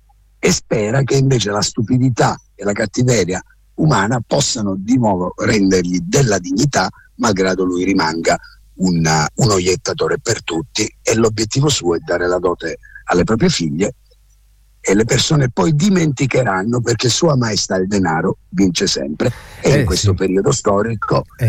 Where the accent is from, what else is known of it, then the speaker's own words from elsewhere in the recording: Calabria, Italy; accent: Calabrian; nel mio dialetto calabrese